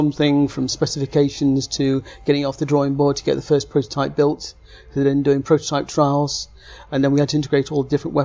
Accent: Lytham St Annes, North West England, United Kingdom; My hometown's in Lancashire in Lytham St Annes

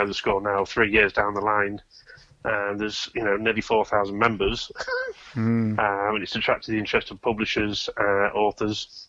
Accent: East Midlands, United Kingdom; So I've always been fascinated with aviation itself, especially growing up in Lincolnshire.

